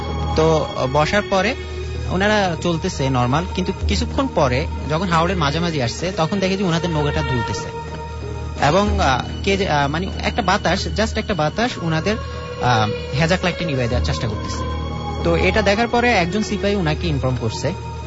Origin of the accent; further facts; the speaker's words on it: Nakhalpara, Dhaka Division, Bangladesh; নাখালপাড়া থেকে আসছি।